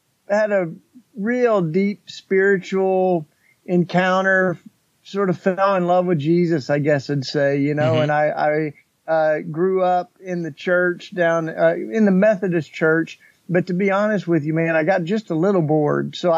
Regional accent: Tennessee, United States; now in Philadelphia, United States; Well, I grew up down south in Tennessee in the foothills of the Smoky Mountains, okay. and I'm not going to hide it.

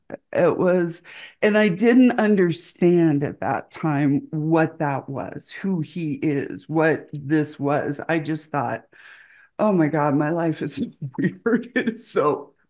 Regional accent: Seattle, Washington, United States; Because I grew up in Seattle, my brother was in the grunge scene.

